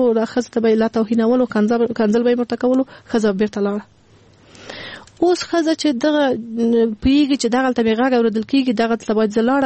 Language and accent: Pashto; Afghanistan; مونږ په خپل افغانستان کې پیدا شوی